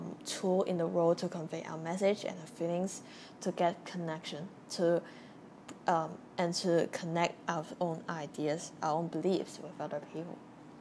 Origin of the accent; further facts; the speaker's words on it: Hong Kong; And I grew up in Hong Kong